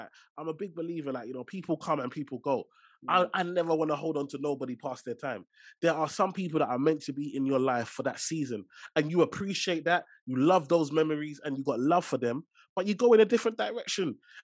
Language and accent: English; London, United Kingdom; And growing up, I grew up in Tower Hamlets, East London.